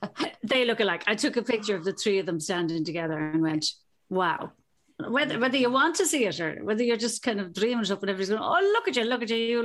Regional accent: Dublin, Leinster, Ireland; visiting France from Canada, and I'm visiting from Dublin, and neither of us are aware of this.

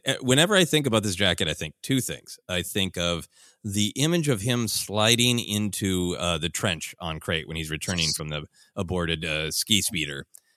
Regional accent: Minnesota, United States; Growing up in Minnesota, that's always the battle of you wanted to look cool in the winter

